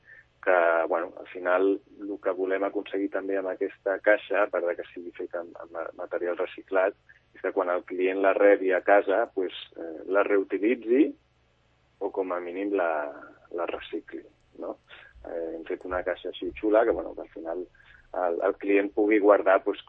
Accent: Sant Cugat, Catalonia, Spain; Nosaltres som de Sant Cugat, però, bueno, estiuegem a la Costa Brava, en un poblet que es diu Aigua Blava, on tenim allà una casa dels meus besavis

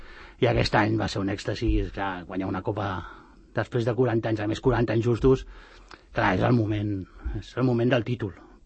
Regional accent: Sant Cugat del Vallès, Catalonia, Spain; born there; que jo nascut a Sant Cugat

